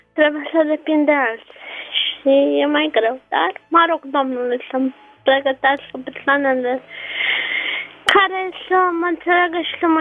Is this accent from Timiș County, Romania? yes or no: no; Bucharest, Romania; și sunt din București.